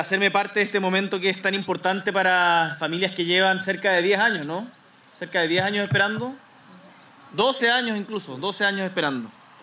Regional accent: Chile; Cuando como chilenos y chilenas somos capaces de unirnos detrás de objetivos comunes

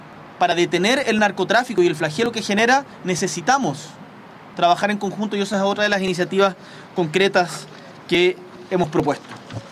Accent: Chile; Nosotros como chilenos lo vivimos muy patentemente hace pocos meses

